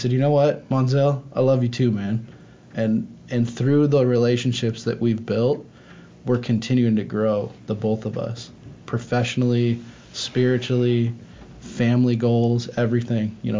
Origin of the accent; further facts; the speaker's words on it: Denver, Colorado, United States; I grew up in Denver, he would take me to the local Air Force base, and we would watch airplanes take off.